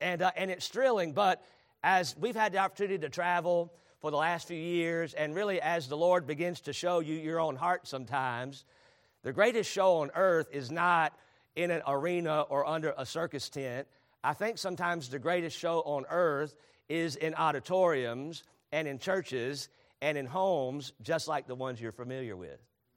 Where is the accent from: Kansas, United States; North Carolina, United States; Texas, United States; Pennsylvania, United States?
North Carolina, United States; Charlotte; When I was a kid, I grew up in Charlotte, North Carolina, not too far down the road from here.